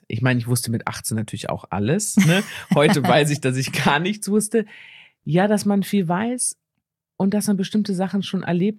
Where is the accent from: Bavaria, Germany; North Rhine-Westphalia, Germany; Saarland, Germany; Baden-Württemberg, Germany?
North Rhine-Westphalia, Germany; Düsseldorf; born there; ich komme ja aus Düsseldorf, ne? Gebürtig.